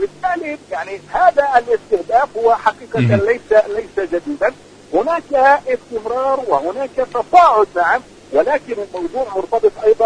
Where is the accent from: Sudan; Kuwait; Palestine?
Palestine; في الوقت الذي نحن كفلسطينيين لا نؤنسل